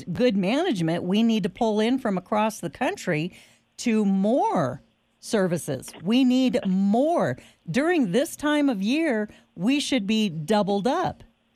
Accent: California, United States; When I grew up in Amador County in the 70s, we had no giant fires like we do now.

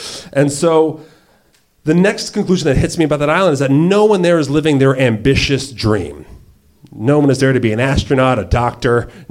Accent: New Jersey, United States; Now, I grew up on the Jersey Shore, so we have seasons and we have off seasons.

